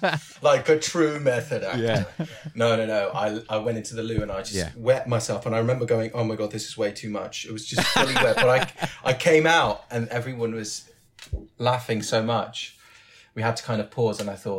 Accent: Netherlands; also born or lived in Curaçao; I grew up in Holland. I'm from a Caribbean island called Curaçao, which is a colony of the Netherlands. So I've got a Dutch passport, okay. So I'm Dutch. So I kind of grew up in Holland.

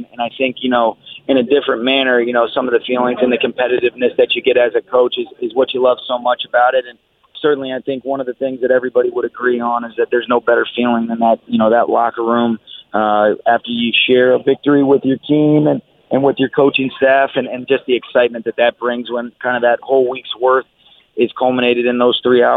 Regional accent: Atlanta, Georgia, United States; realize what a blessing it is to have the Niners be in the same division as the Falcons when I was growing up in Atlanta.

